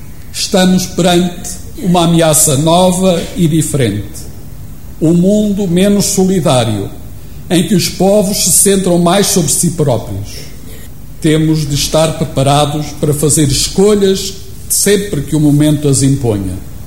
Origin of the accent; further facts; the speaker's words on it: Ovar, Aveiro, Portugal; Ovar é a minha terra, dotada de gente com capacidade para edificar um futuro melhor.